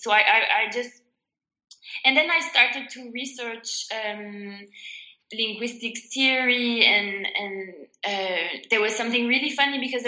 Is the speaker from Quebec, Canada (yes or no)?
yes; Montreal, Quebec, Canada; first language French; English is a second language; moved away as an adult; now in Glasgow, United Kingdom; as you can tell probably from what I'm speaking, I'm originally French, but I'm actually originally French-Canadian, so I'm from Montreal. Yeah. So I've grown up bilingual. Of course, my mother tongue is French, though. But I moved to Glasgow to do my MFA in 2010.